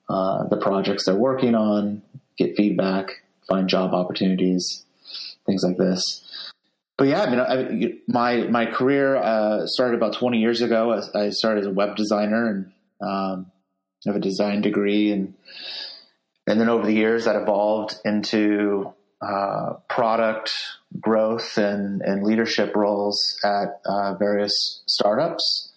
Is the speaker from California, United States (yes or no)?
yes; San Francisco, California, United States; I am a San Francisco Bay Area nati